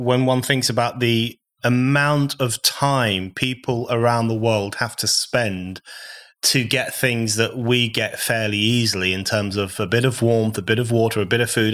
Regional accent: England, United Kingdom; born there; I was born in the UK, unlike you. My parents are foreigners, I'm British born.

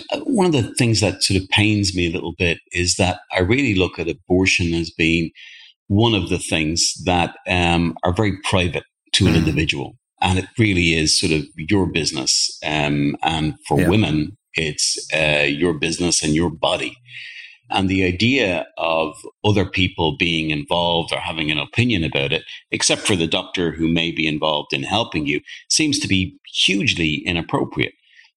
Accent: Ireland; I'm from Ireland

